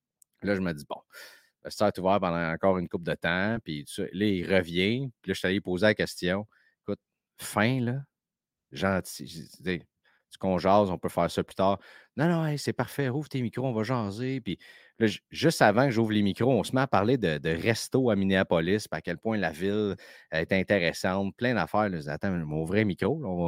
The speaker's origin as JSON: {"language": "French", "town": "Quebec City", "region": "Quebec", "country": "Canada", "said": "C'est pas parce que je viens de Québec que je suis habitué de jouer dans le fret."}